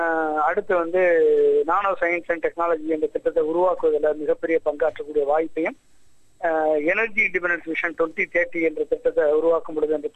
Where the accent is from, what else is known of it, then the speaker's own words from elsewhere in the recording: Thonugal, Tamil Nadu, India; நான் வந்து விருதுநகர் மாவட்டத்தில் தோணுகால் கிராமத்தில் பிறந்தேன். அங்கே தான் வந்து விருதுநகரில் சுபயனோட மேல்நிலை பள்ளியில் 12 வரைக்கும் அங்கே பிளஸ் 2 வரைக்கும் அங்கே படித்தேன்.